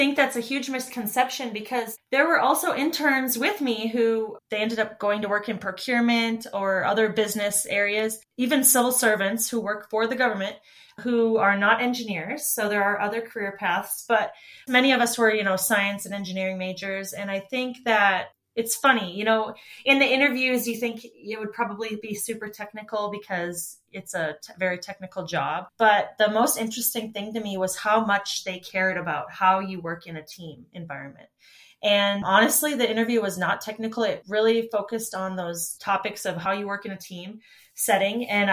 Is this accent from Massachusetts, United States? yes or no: no; North Dakota, United States; And I grew up in North Dakota where it's really dark at night.